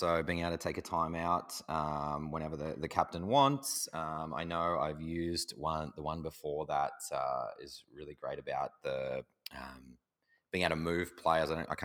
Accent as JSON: {"language": "English", "country": "Australia", "tie": "born or raised there", "said": "I've been lucky to sort of growing up in Australia, where there's a very big focus on that sort of approach towards teaching and coaching."}